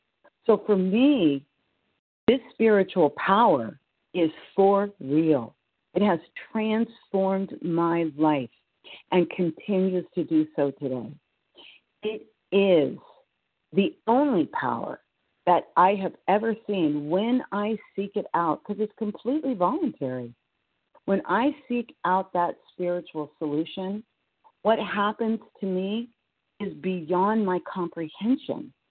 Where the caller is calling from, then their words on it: California, United States; I'm calling from Northern California.